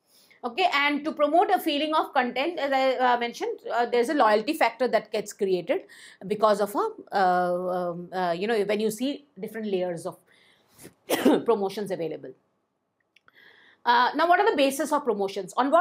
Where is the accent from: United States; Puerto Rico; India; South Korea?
India; Nashik, Maharashtra; I want to go back to Nasik, and Nasik is my hometown. So if required, I can come anytime from Nasik to Mumbai